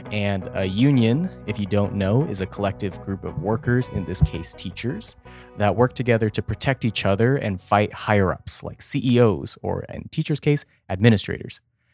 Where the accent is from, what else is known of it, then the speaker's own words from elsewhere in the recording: Texas, United States; And in my home state of Texas, teachers in Houston, Dallas, San Antonio are heavily unionized